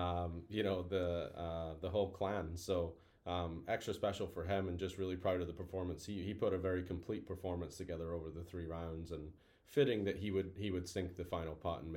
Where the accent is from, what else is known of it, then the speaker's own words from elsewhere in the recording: Roslin, Scotland, United Kingdom; now in United States; Yeah, I grew up just outside Edinburgh, a little village called Roslyn.